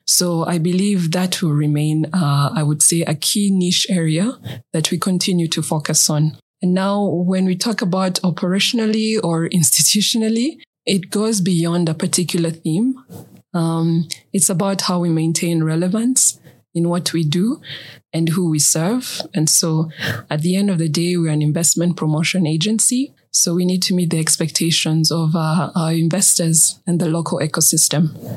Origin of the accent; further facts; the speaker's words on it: Nairobi, Kenya; Growing up in Nairobi, well, first of all, who knew about vision boards back then?